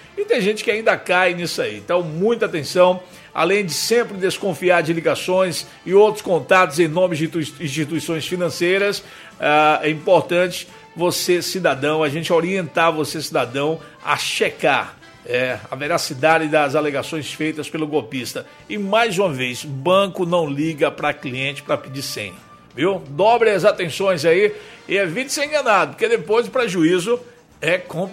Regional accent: Ribeirão Branco, São Paulo, Brazil; sou do Ribeirão Branco, vizinho lá do Zé Mascate, Marinho Santos Escarpita. Eu tô falando aqui da Praia do Sul

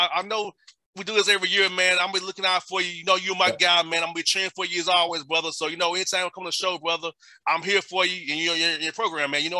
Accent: Atlanta, Georgia, United States; I could have done it at Georgia State in my hometown. Because I can't, even though with the scholarship, I can't afford Clark, Atlanta, and Morehouse prices.

